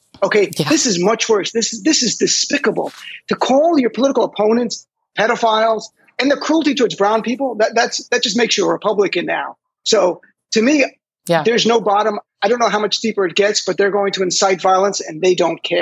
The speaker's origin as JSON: {"language": "English", "country": "United States", "said": "I'm a threat to them being on television here as an American Palestinian."}